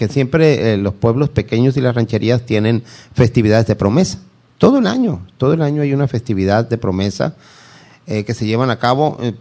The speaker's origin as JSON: {"language": "Spanish", "town": "Culiacán", "region": "Sinaloa", "country": "Mexico", "said": "Y no, por Culiacán, tampoco, hombre, yo soy de Culiacán."}